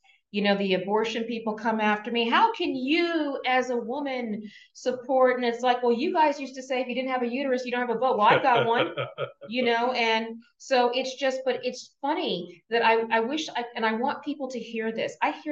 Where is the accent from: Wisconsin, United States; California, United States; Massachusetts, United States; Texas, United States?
Texas, United States; born there; also born or lived in North Carolina; I was born in Texas, but we spent a lot of time here.